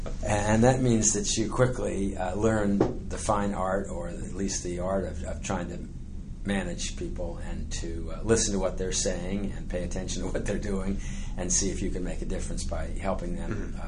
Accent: Beverly, Massachusetts, United States; In Beverly, Massachusetts.

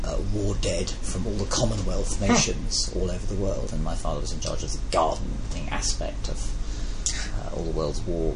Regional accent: Coulsdon, London, United Kingdom; also born or lived in Goring-on-Thames; Until age 10, I grew up in a place called Coolsden in South London, and then at 10 I moved to Goring-on-Thames in Oxfordshire

